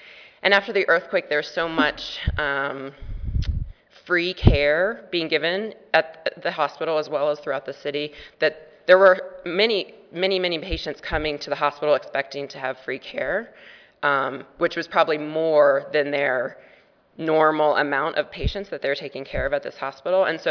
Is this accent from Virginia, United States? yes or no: yes; Virginia, United States; I grew up in Virginia, a very middle-class upbringing